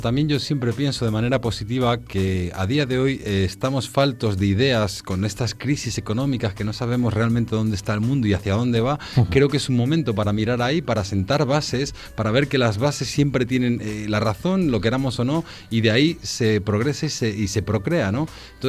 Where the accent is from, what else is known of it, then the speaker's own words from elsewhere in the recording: Íscar, Castile and León, Spain; Cuando alguien te pregunta de dónde eres y dices de Íscar y la gente no sabe de dónde está eso y le dices Valladolid, por ejemplo, fuera de España, sí.